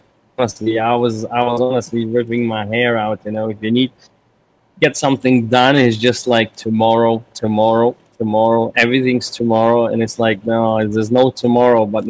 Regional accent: Lithuania; moved away as an adult; also born or lived in England; now in Nicaragua; Well, I'm actually I was born and raised in Lithuania, so I'm not England.

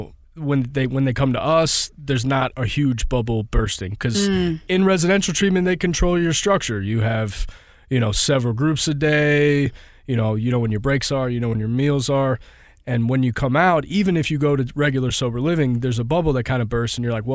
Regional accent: St. Louis, Missouri, United States; also born or lived in East Coast; I was from St. Louis originally and then moved to the East Coast. And I lived there for a while, got sober and moved back.

